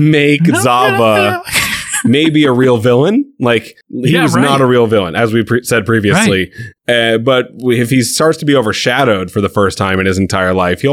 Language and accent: English; United States; I'm very American in that way.